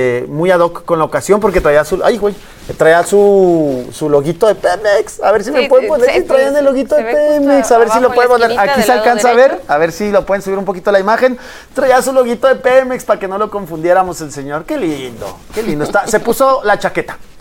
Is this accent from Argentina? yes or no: no; Mexico; porque somos mexicanos, está en Estados Unidos